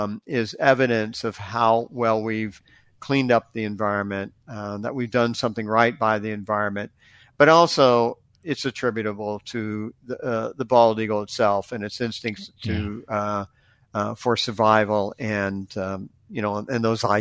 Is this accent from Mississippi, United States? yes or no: no; Florida, United States; I didn't grow up with bald eagles. And I grew up in Florida. I never saw bald eagles.